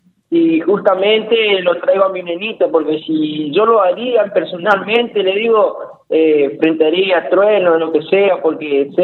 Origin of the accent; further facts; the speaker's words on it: Avellaneda, Buenos Aires Province, Argentina; Sí, de Avellaneda